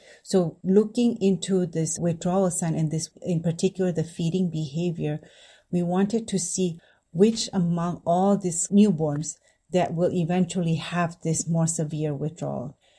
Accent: Indonesia; English is a second language; now in United States; So I grew up in Indonesia

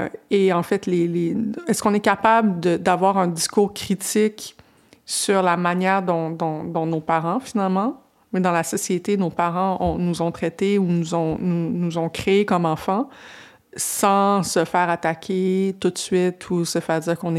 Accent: Quebec, Canada; ce qu'on a vécu au Québec. Moi, je viens pas de Montréal, je viens d'une petite municipalité

